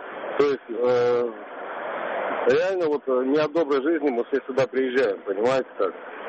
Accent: Belarus; moved away as an adult; now in Moscow, Russia; вот я сам белорус, но я уже около 3 лет живу и работаю здесь, в Москве

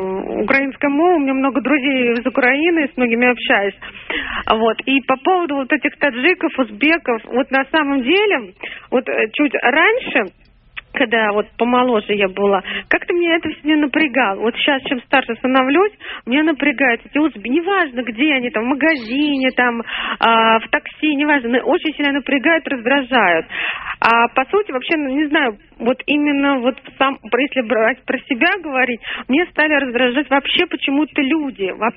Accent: Moscow, Russia; Я говорю, из России. Они говорят, а город какой? Я говорю, Москва.

